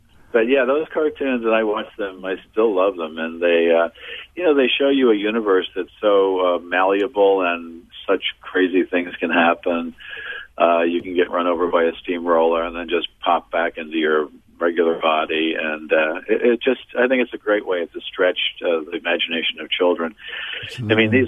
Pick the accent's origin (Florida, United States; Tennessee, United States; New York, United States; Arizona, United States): New York, United States; New York City; born there; I was born in the French Hospital, which is, was there anymore, was on West 30th Street in Manhattan in New York City.